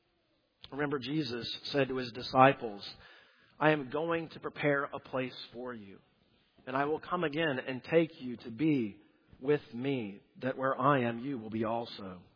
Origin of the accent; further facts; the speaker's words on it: Southwest, United States; We grew up in the Southwest, so this may have been on some sort of a dude ranch or family camp.